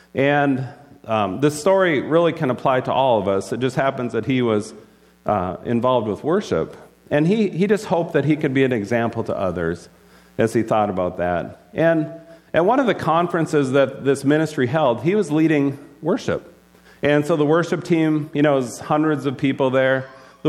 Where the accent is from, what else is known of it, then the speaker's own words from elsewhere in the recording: Thief River Falls, Minnesota, United States; I am from Thief River and currently living there as well.